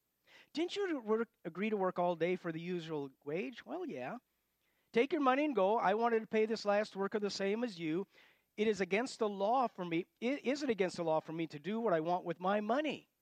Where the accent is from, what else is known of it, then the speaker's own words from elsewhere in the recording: Illinois, United States; I'm from Illinois and I think we're on record.